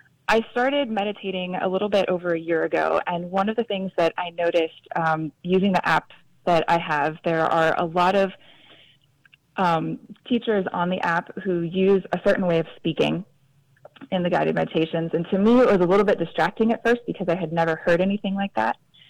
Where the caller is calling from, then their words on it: San Jose, California, United States; I am calling from San Jose, California.